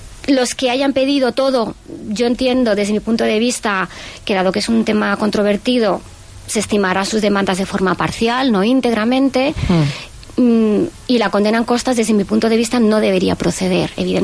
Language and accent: Spanish; Spain; yo como juez español